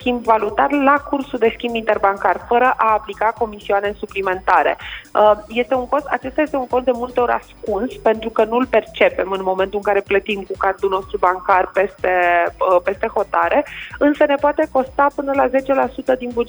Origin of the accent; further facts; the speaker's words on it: Moldavia, Romania; Și eu sunt născută și crescută în Moldova.